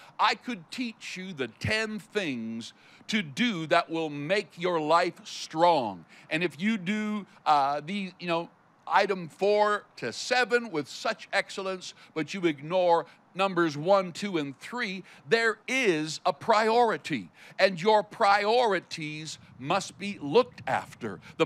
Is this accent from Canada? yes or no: yes; Canada; But wherever I go as well, I'm a Canadian, which means Canada looks after me.